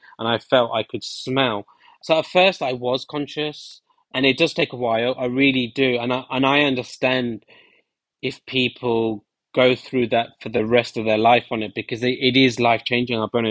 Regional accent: United Kingdom; I'm from the South Asian culture, I'm British Indian, and there is a huge taboo about this subject in my society.

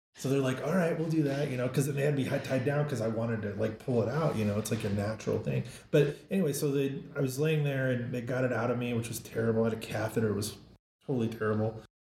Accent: Iowa, United States; I'm from Iowa, and to Des Moines, to the hospital there.

